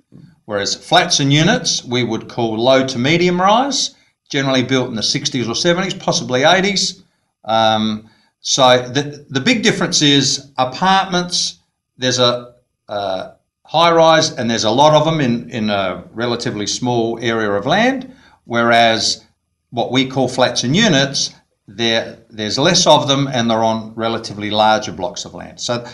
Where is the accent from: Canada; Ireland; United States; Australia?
Australia; South Australia; I'm in Victoria today. I'm from South Australia.